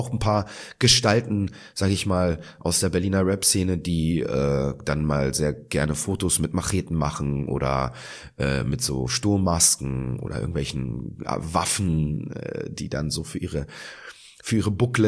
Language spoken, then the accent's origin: German; Israel; weil ich komme ja aus Israel. Ich war dort so oft im Urlaub zu Besuch bei meinen Großeltern und dort erlebte ich diese Freiheit und ich konnte Hebräisch reden. Ich kann ja immer noch sehr gut Hebräisch